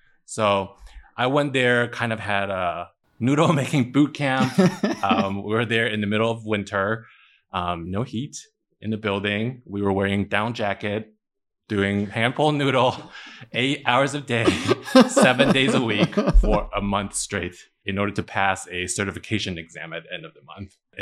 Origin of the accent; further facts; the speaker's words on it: Taiwan; the kind of mom and pop's shop that I grew up with in Taiwan